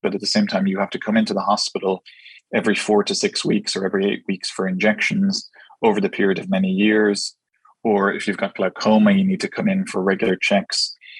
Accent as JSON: {"language": "English", "town": "Dublin", "region": "Leinster", "country": "Ireland", "moved": "as an adult", "lives_now": "United Kingdom", "said": "my background is that I'm from Dublin in Ireland. I went to medical school there, did my initial ophthalmology training in Ireland."}